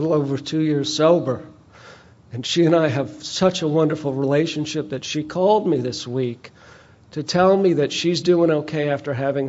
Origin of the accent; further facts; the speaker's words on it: Nashville, Tennessee, United States; I'm an alcoholic from Nashville, Tennessee